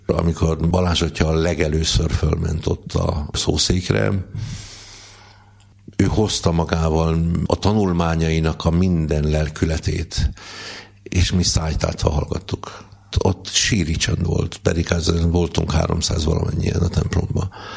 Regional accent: Somogyszentpál, Somogy, Hungary; én olyan közel voltam a szülőfalumhoz katona, hogyha fölmentem a 3 emeletes épület tetejére, és hazaláttam. Tehát, hogy ugye én Marcaliban voltam sorkatona, ami hát néhány kilométerre van Somogyszentpáltól.

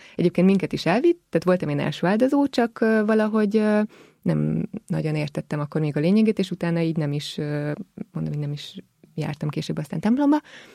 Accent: Miskolc, Borsod-Abaúj-Zemplén, Hungary; born there; now in Budapest, Hungary; Miskolcon születtem. Körülbelül 5-6 éve lakok Budapesten.

